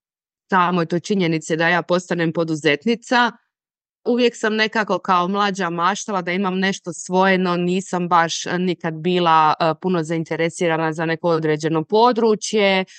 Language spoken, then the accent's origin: Croatian; Ploče, Dubrovnik-Neretva County, Croatia; Dolazim iz Ploča, znači na samom jugu Hrvatske sam i živim na jako lijepom mjestu. Odmah sam uz more, uz Baćinska jezera i uz ušće Neretve